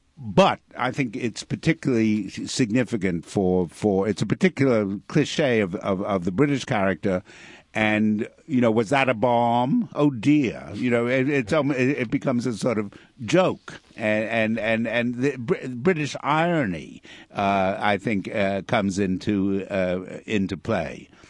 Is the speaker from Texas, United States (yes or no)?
no; New York, United States; though American, I grew up in New York